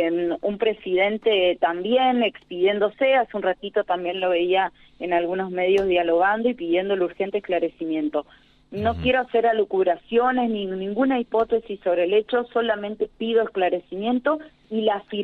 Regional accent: Paso de los Libres, Corrientes, Argentina; Para los que somos de Paso de los Libres sabemos que Tapebicuá tiene una localidad muy pequeña

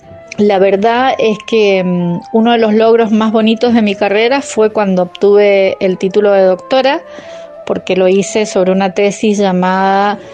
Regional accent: Mendoza, Argentina; born there; Yo nací en Mendoza ya en 1962 y la verdad es que me siento muy dichosa de estar en esta provincia y en el Gran Mendoza.

